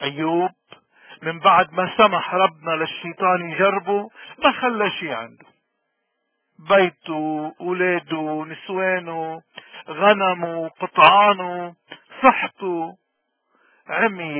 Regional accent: Lebanon; نحن كلبنانيين اليوم بلدنا عم بيمر بأزمة قاتلة

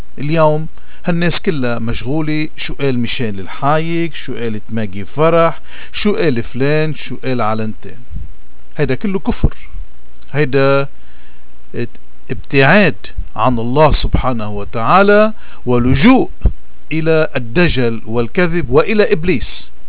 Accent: Lebanon; بيعطي فكرة ليش نحن اليوم كبشر وخصوصا كلبنانيين ماشيين بطريق لتحت.

